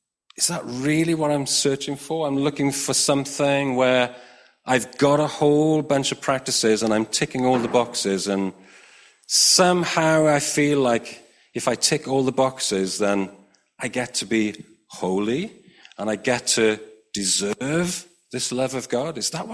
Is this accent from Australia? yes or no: no; Hirwaun, Wales, United Kingdom; born there; accent: Welsh; I'm still very proudly Welsh. I was born in Hirwaun, which is just up the road. If you're really from Hirwaun, you don't call it Hirwaun. Of course, it's Irwin, which is terrible.